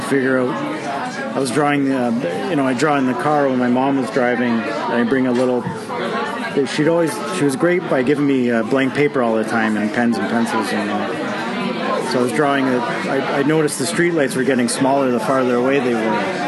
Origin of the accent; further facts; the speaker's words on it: Hamilton, Ontario, Canada; I grew up in Stony Creek. It's now amalgamated into Hamilton, Ontario.